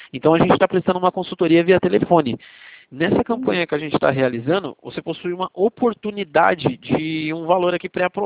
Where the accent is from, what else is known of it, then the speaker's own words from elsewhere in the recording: Jundiaí, São Paulo, Brazil; Não, eu sou de Jundiaí.